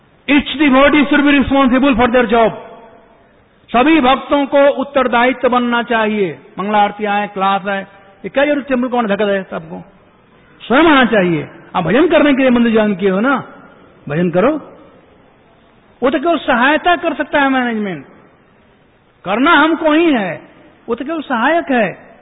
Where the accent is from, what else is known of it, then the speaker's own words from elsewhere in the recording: Bihar, India; हमारे यहां बिहार में कहते हैं